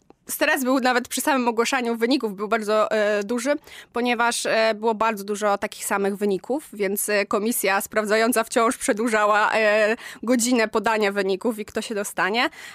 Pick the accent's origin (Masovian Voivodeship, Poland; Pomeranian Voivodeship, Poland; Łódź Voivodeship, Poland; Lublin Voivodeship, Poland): Lublin Voivodeship, Poland; Oczywiście jestem z okolic Lublina, więc mogłam pokazać moją rodzinną miejscowość